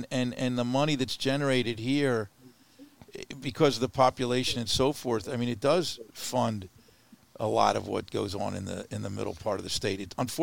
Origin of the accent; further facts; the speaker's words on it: Lancaster, Pennsylvania, United States; believe it or not, I grew up in Lancaster.